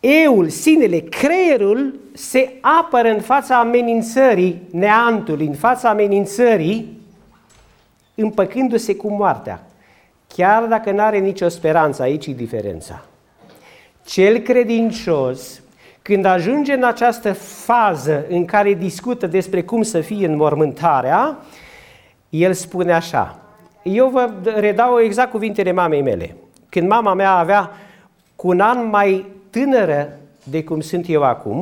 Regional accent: Romania; Nu știam să not, dar îmi plăcea în apă grozavă, am copilărit lângă Mureș.

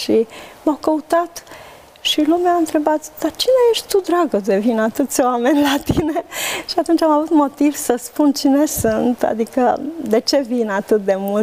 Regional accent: Șomartin, Brașov County, Romania; now in Spain; Ziceam adevărul, că eram normal din Șomartin acum.

